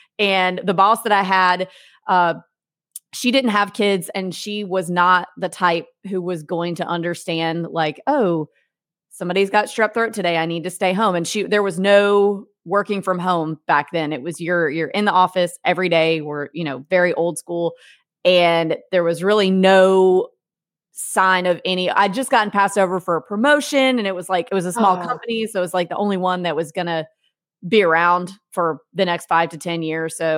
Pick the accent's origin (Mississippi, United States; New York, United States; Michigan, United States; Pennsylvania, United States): Mississippi, United States; I was familiar with it because I grew up in North Mississippi. So we went there growing up and then down here to Destin in the summertime.